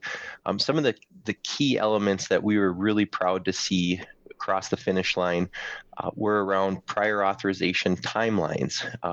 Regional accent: Cavalier, North Dakota, United States; I'm from Cavalier, North Dakota.

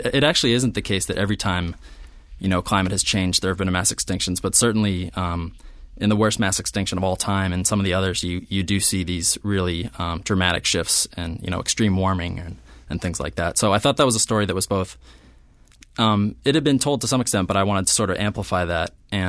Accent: New England, United States; But I grew up in New England where you know, everything's covered by trees

